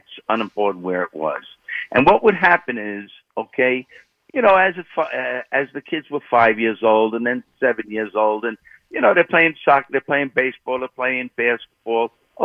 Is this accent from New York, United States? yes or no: yes; Brooklyn, New York, United States; I'm 73. I grew up in Bed-Stuy. My dad had a liquor store in Bed-Stuy.